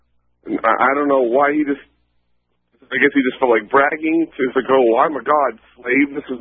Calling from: Omaha, Nebraska, United States

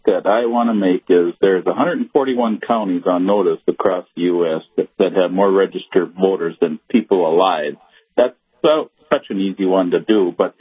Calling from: Hensel, North Dakota, United States; Hensel, North Dakota right now. I live in West Fargo

